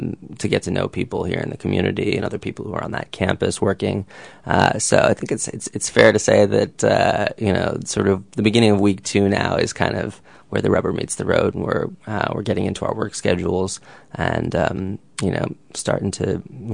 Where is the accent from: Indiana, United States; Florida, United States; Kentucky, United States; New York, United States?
New York, United States; New York City; I grew up in New York City in Manhattan, currently live in Brooklyn.